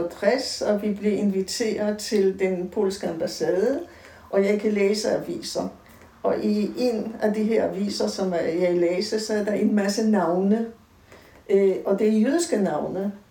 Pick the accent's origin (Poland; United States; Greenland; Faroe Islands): Poland; now in Denmark; da jeg rejste ud af Polen, så var jeg som palæstinenser, fordi jeg var uden statsborgerskab.